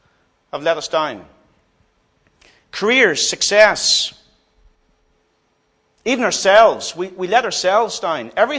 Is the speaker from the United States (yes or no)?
no; Derry, Northern Ireland, United Kingdom; I came from Derry, where we saw a lot of destruction and violence, and a lot of people killed, people I knew well